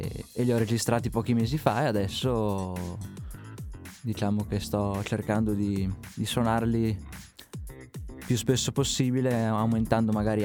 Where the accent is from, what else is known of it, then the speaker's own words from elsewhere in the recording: Villafranca di Verona, Veneto, Italy; sono un musicista, un cantautore di Verona, vengo da Villafranca di Verona precisamente.